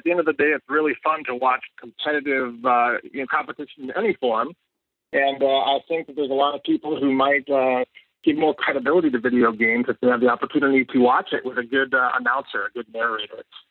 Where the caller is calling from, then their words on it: Minnesota, United States; from Minnesota